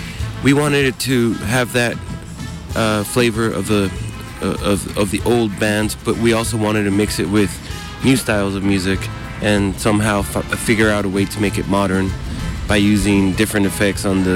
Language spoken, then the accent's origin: English; Tucson, Arizona, United States; I play in the band … I'm originally from Tucson, Arizona.